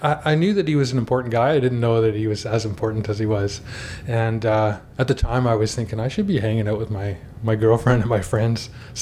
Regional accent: Prince Rupert, British Columbia, Canada; also born or lived in Port Alice / Port McNeill; I was born in Port Ellis on Vancouver Island when my dad was working at the pulp mill there. And we moved to Port McNeil and then to Prince Rupert, where my dad was a minister as well.

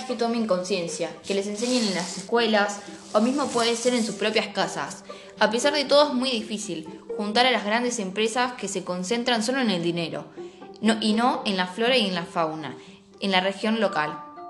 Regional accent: Córdoba, Argentina; tengo 43 años y nací en Córdoba, donde me crié con mi familia rodeada de naturaleza y de verde.

